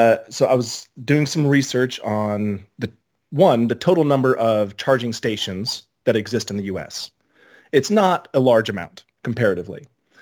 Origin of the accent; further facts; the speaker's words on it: Texas, United States; Like, Jason, we're from Texas. Things are big in Texas.